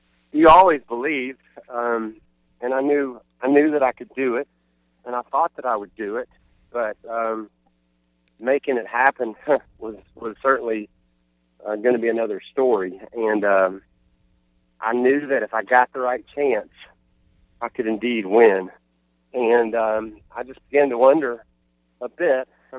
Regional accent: Kentucky, United States; Growing up in Kentucky, you didn't have a ton of NASCAR

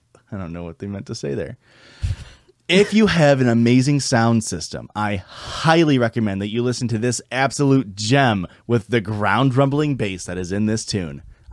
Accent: Canada; I'm Canadian

